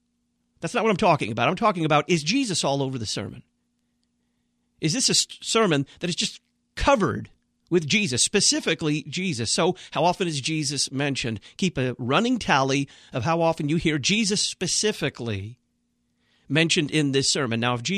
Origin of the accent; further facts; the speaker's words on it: Dallas, Texas, United States; A sermon preached by Pastor … at Our Redeemer Lutheran Church in Dallas, Texas, my hometown.